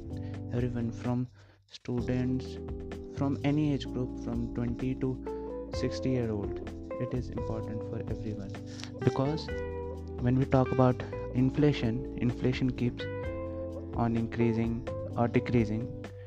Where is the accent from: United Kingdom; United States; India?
India; I'm from India